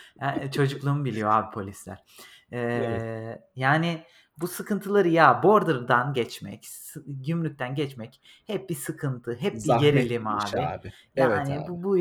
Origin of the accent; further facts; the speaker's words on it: Sweden; Ben kendi memleketime döndüm. İsveç diye adlandırdığım memlekete.